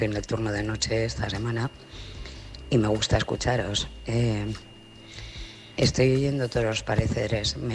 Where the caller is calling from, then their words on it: Logroño, La Rioja, Spain; de Logroño.